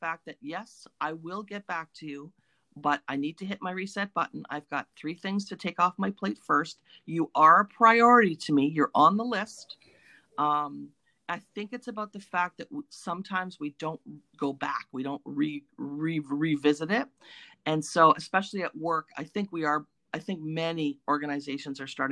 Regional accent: Canada; And I love being Canadian. I will always be Canadian. I'm very proud of it.

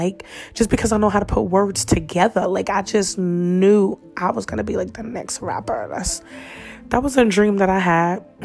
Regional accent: New York, United States; And, you know, I'm from New York, and like I feel like New York accents sound good when it comes to rapping.

